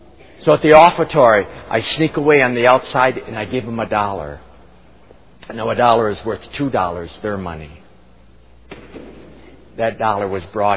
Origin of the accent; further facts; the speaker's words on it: Muskegon, Michigan, United States; born there; It's not my fault that I was born in Muskegon, Michigan, of a father and a mother who loved me